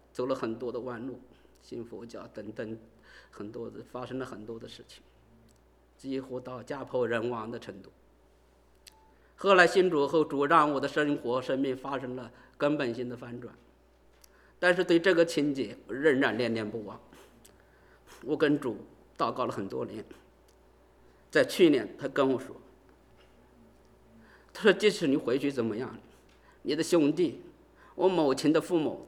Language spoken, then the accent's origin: Chinese; China; 我从大陆来的人